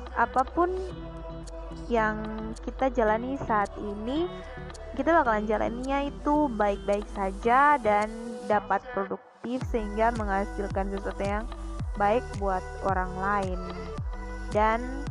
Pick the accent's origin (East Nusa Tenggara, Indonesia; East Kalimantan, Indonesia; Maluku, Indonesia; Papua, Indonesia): Maluku, Indonesia; Ambon; Beta sudah menjelaskan kepada teman-teman di episode lalu bahwa Beta adalah orang Ambon dan inilah sebuah kenyamanan Beta untuk memakai sebuah bahasa daerah, bahasa Ambon, yaitu kata Beta.